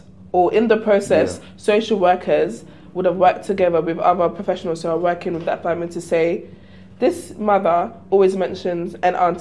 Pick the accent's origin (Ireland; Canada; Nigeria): Nigeria; because I am Nigerian, and I see sometimes the intention is more than the capacity.